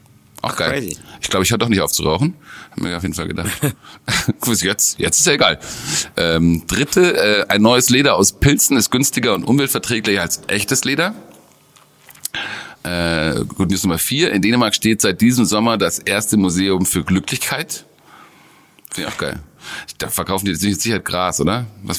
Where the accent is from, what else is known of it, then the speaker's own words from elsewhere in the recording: Munich, Bavaria, Germany; Also, okay, ich bin Münchner.